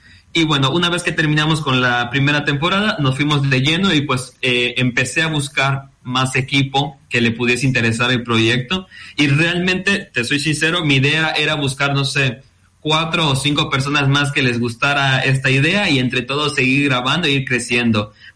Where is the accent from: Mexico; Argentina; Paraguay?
Mexico; moved away as an adult; yo llegué por aquí hace aproximadamente unos 18 meses. Yo soy de México.